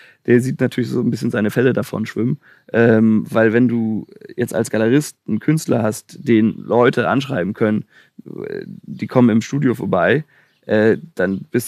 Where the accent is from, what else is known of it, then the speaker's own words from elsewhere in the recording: Chicago, Illinois, United States; ich komme irgendwie aus Chicago.